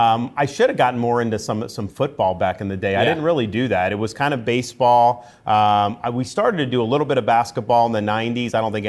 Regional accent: Tampa, Florida, United States; I grew up in the Tampa area

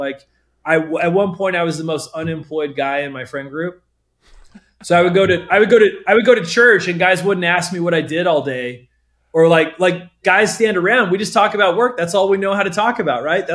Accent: Idaho, United States; I grew up, I was the oldest of 7 kids. I'm originally from Idaho. My dad was a seminary teacher.

